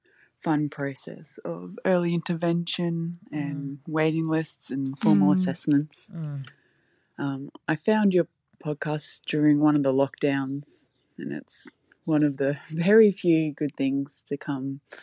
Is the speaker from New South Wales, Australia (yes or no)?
no; Brisbane, Queensland, Australia; I'm from Brisbane.